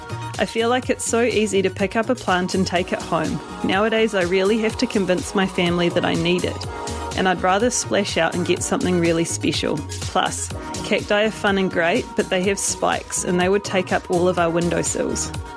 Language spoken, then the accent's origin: English; Wellington, New Zealand; I'm from Wellington, New Zealand.